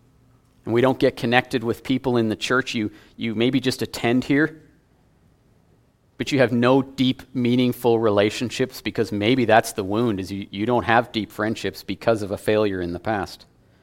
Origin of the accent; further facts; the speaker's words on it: St. Albert, Alberta, Canada; also born or lived in Valley View / Lloydminster; I grew up in St. Albert, and I've lived in Valley View and Lloydminster, and now here, a lot of small communities.